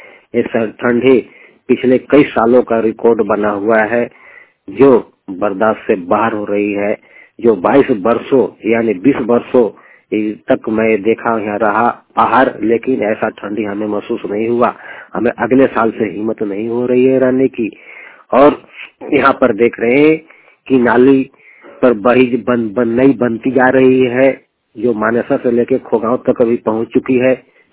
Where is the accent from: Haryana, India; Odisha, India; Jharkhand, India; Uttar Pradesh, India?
Jharkhand, India; ल पलामो झारखंड के निवासी हूँ।